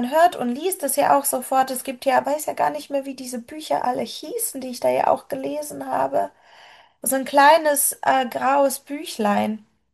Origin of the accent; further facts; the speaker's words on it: Poland; Und ich kam natürlich aus einem streng katholischen Land. Ich bin ursprünglich Polin und bei uns waren alle weiß und alle katholisch